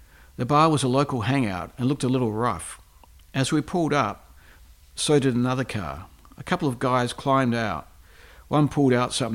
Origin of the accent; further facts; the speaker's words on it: Australia; It didn't matter that we're from Australia.